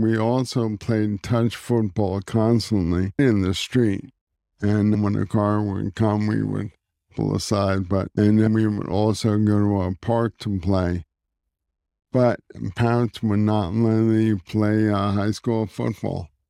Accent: Newark, New Jersey, United States; I grew up in Newark, New Jersey, in a blue-collar area of Newark, New Jersey, home of Philip Roth as well. And I went to the same high school as Philip Roth. I grew up a Jewish Hebrew school student

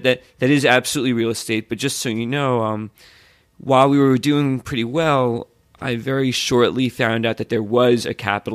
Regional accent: New York, United States; I'm like, okay, we know about the bagel. I am from New York.

